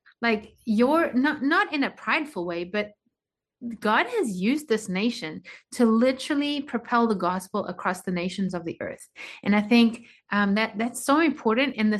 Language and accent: English; South Africa; now in United States; I was born and raised in South Africa. I am a legal, naturalized citizen of this country.